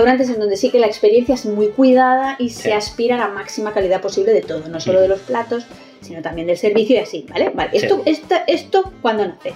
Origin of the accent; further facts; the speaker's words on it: Castilla-La Mancha, Spain; es un vino manchego de Quintanar de la Orden de Toledo. Eso está al lado de mi pueblo.